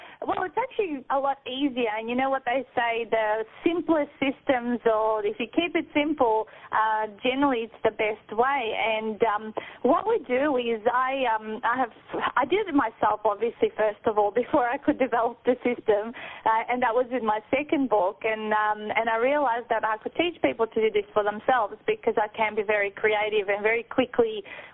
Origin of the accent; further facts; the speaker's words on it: Melbourne, Victoria, Australia; we've got lined up with publishers here in Melbourne. That is my hometown.